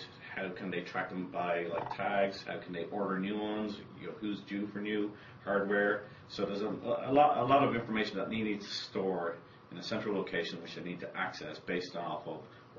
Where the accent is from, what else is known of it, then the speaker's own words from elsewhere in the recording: Ireland; I'm originally from Ireland